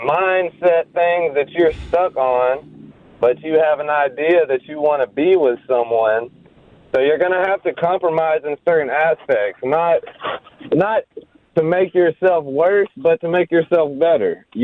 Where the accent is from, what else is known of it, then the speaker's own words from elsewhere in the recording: Memphis, Tennessee, United States; I'm from Memphis originally.